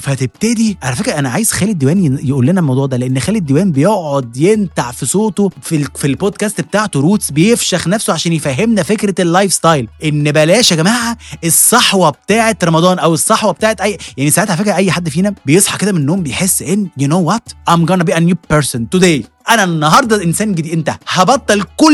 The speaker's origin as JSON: {"language": "Arabic", "country": "Egypt", "said": "احنا كمصريين برضو مقتنعين ان اي حاجه بتاكلها وانت واقف ما بتتحسبش في الكالوريز"}